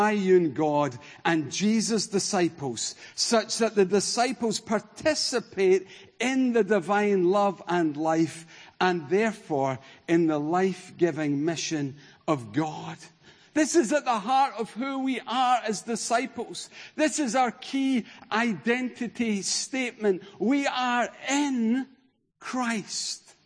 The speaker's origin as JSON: {"language": "English", "town": "Denny", "region": "Scotland", "country": "United Kingdom", "lives_now": "Kirkintilloch, United Kingdom", "said": "Well, a little village called Denny. Today? Kirkintilloch. Generally? Scotland."}